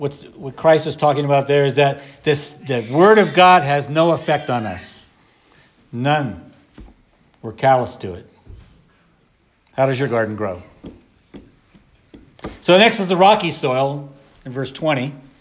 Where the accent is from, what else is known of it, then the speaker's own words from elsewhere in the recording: New Jersey, United States; moved away; We should be the best gardeners in the world because we came from New Jersey.